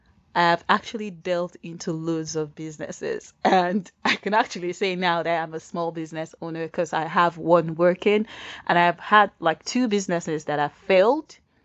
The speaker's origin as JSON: {"language": "English", "country": "Nigeria", "tie": "born or raised there", "moved": "as an adult", "lives_now": "United Kingdom", "said": "So I was born back home in Nigeria, but I moved to the UK with my husband."}